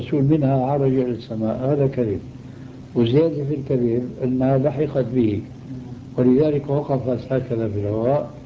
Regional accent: Damascus, Damascus Governorate, Syria; دمشقي آني.

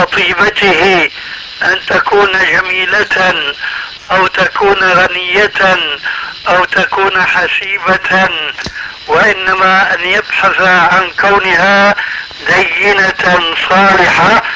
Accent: Syria; كما يقولون عندنا في سوريا

